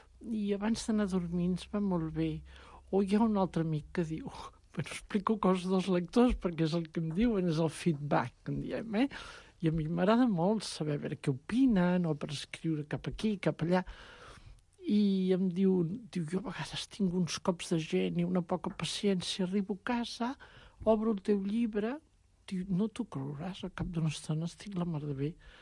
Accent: Arenys de Mar, Catalonia, Spain; now in Barcelona, Spain; jo soc d'Arenys de Mar, visc a Barcelona ara, però soc d'Arenys

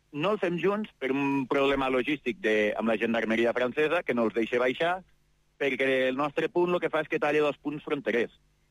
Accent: Catalonia, Spain; som la pagesia de Catalunya

